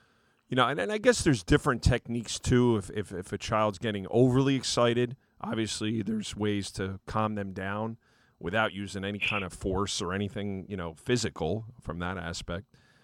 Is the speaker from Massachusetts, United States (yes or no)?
no; New Jersey, United States; we're from the New Jersey area